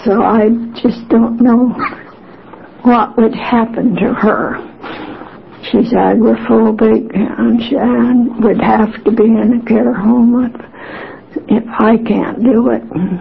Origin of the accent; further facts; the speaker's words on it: Depoe Bay, Oregon, United States; I'm from Depot Bay.